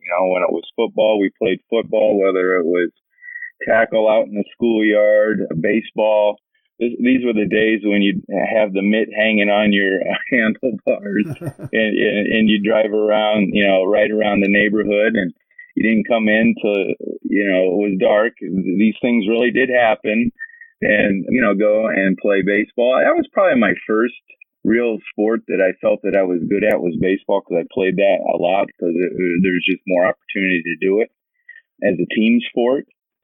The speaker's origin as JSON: {"language": "English", "town": "Fort Wayne", "region": "Indiana", "country": "United States", "tie": "born or raised there", "said": "I grew up in Northeast Indiana, outside of Fort Wayne."}